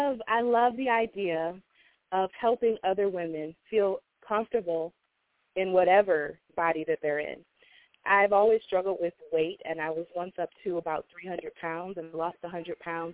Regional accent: Cleveland, Ohio, United States; Yes, I'm born and raised in Cleveland, Ohio.

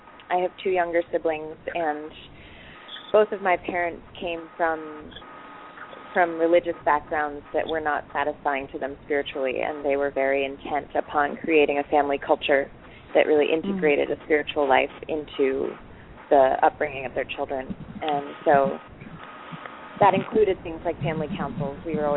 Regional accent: Boulder, Colorado, United States; now in Brooklyn, United States; I'm 27 and I live in Brooklyn, New York, and I grew up in Boulder, Colorado

